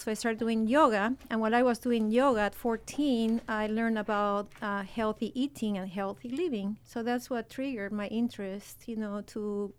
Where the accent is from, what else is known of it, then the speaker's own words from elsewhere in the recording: Lima, Peru; I was born and raised in Lima in the coast of Peru. And my family has always been involved in medicine, in health, and in doing humanitarian work.